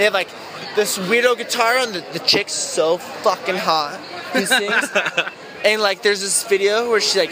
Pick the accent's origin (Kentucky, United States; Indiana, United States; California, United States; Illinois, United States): California, United States; I'm from Orange County, and I came up here